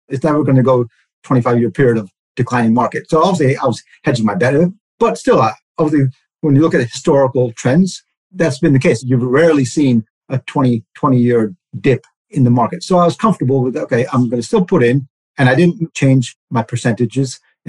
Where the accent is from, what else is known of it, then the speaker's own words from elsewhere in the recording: United States; Obviously, growing up in the States, we call it dollar cost averaging.